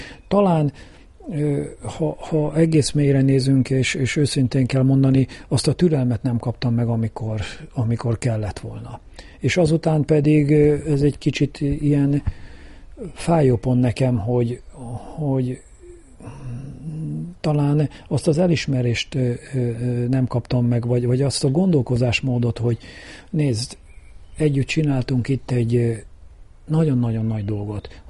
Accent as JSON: {"language": "Hungarian", "town": "Kecskemét", "region": "Bács-Kiskun", "country": "Hungary", "tie": "born or raised there", "said": "a kecskeméti lakosokra, nem csak azért, mert itt születtem ugye a városközpontban, itt nőttem fel a egyik városrészben, ugye a Széchenyi városba"}